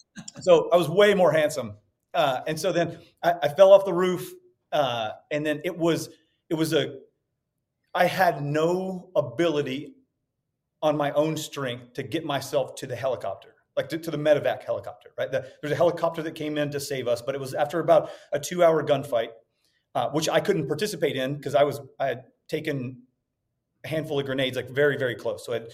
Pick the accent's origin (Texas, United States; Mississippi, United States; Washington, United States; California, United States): Mississippi, United States